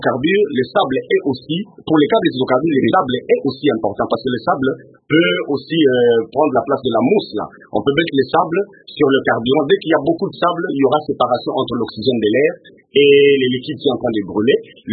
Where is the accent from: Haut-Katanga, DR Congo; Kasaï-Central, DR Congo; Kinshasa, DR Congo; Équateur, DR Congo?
Kasaï-Central, DR Congo; Kananga; born there; Moi, je suis né à Kananga, je ne peux que le saluer, je suis content comme ça.